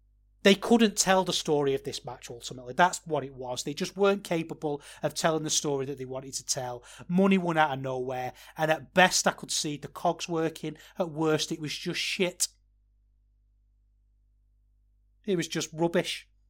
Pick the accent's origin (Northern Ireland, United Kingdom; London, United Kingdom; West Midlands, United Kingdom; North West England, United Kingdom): North West England, United Kingdom; Manchester; also born or lived in Liverpool; I'm married to a Scouser and I lived in Liverpool and I love Liverpool. You know, I love it. And I'm from Manchester